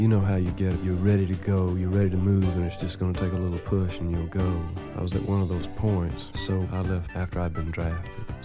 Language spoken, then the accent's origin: English; Memphis, Tennessee, United States; also born or lived in Shreveport; I'm from Memphis, Tennessee. My family is actually one of the first families there.